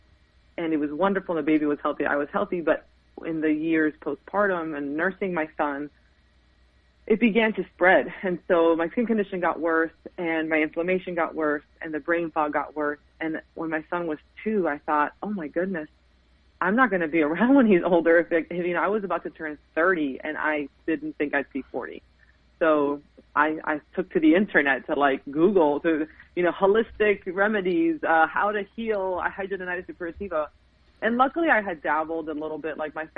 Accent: Miami, Florida, United States; I mean, I grew up in Miami, so there was a lot of them.

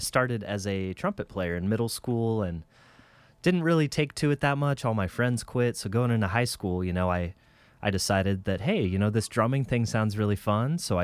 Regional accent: Salem, Oregon, United States; I did not. I'm from Salem.

